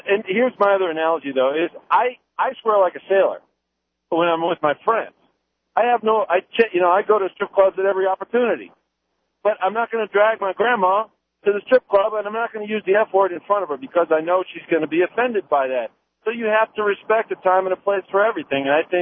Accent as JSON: {"language": "English", "town": "St. Louis", "region": "Missouri", "country": "United States", "said": "I'm from St. Louis."}